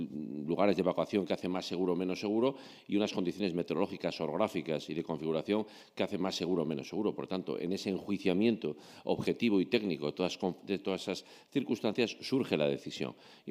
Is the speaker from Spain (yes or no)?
yes; León, Castile and León, Spain; primero saludos a León, que es mi tierra